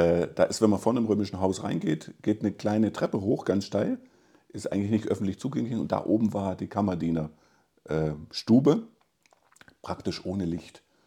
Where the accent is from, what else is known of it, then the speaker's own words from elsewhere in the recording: Weimar, Thuringia, Germany; Aber Weimar war immer so mein Fixpunkt im Leben, meine Heimat.